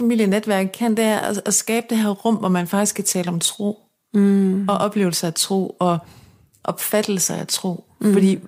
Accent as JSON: {"language": "Danish", "region": "Jutland", "country": "Denmark", "lives_now": "Copenhagen, Denmark", "said": "nu er jeg jo tilflytter fra Jylland, og har ikke boet i Københavnsområdet hele mit liv"}